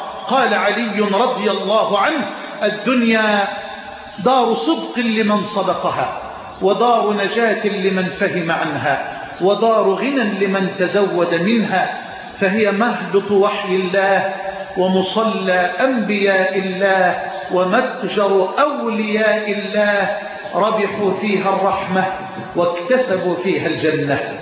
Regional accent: Egypt; اللهم اجعل بلدنا مصر واحة للامن والامان

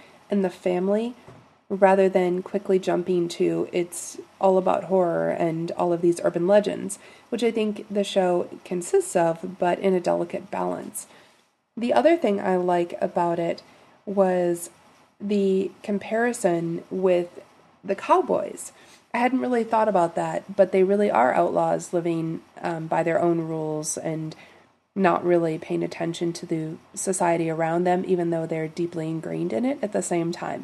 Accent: Wisconsin, United States; Ironically enough, I grew up in Wisconsin, Northeast.

